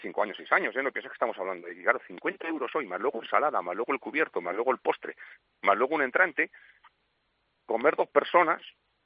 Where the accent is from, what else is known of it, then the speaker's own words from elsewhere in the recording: Segovia, Castile and León, Spain; Como te he dicho, soy de Segovia